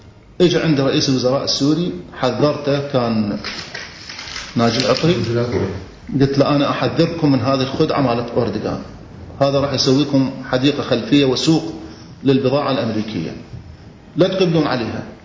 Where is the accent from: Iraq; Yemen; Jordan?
Iraq; Mosul, Nineveh; إذا انتهت داعش عندنا في الموصل بالذات،